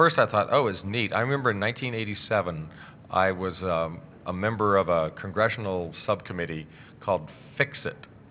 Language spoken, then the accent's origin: English; Hollywood, California, United States; born there; And I was born in Hollywood, so I'm genetically tuned to this.